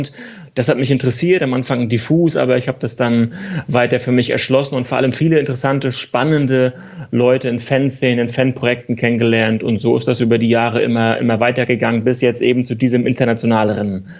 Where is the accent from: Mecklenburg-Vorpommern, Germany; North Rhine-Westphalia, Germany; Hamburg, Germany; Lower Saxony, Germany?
Mecklenburg-Vorpommern, Germany; Ich bin in der Nähe von Rostock aufgewachsen, in einer kleinen Stadt